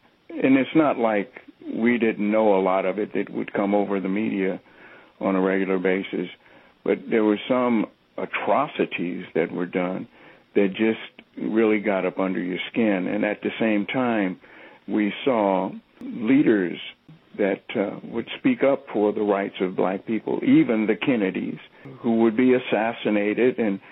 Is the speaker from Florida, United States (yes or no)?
no; Berkeley, California, United States; also born or lived in Oakland; I was born in an Oakland County hospital, and I spent a lot of time in Oakland, but I was raised in Berkeley.